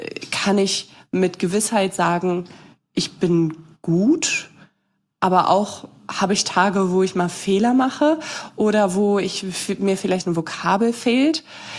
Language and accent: German; Germany; Ich meine, was für eine Hitze? Ich komme aus Nordwestdeutschland.